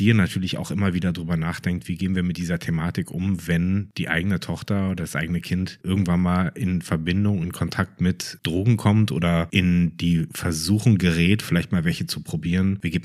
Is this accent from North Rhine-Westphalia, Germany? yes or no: no; Berlin, Germany; Also ich als Berliner musste damals immer erstmal komplett durch den ganzen Osten fahren